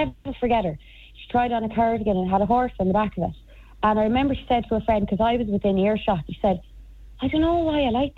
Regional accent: Ireland; and as Irish people as well, because I've thought about it loads

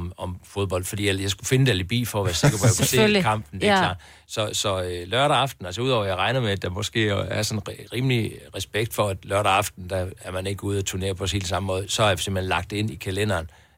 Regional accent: Jutland, Denmark; jeg er jo fra Jylland, ikke?

